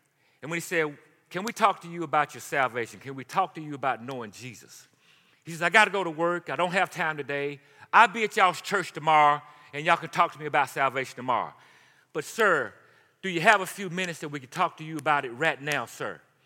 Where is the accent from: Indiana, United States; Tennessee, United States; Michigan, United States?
Tennessee, United States; Shelbyville; I'm from Shelbyville, Tennessee, 45 minutes from where Nathan Bedford Forrest started the Ku Klux Klan. I grew up to where I had to sit in the balcony seats, couldn't sit below.